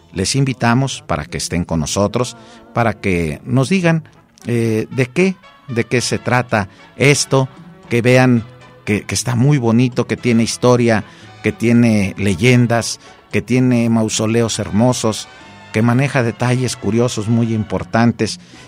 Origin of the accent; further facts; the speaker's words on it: Ocotlán, Jalisco, Mexico; moved away; trato de escuchar el programa y de sentirme allá, en mi tierra, en ese Ocotlán que tuve que dejar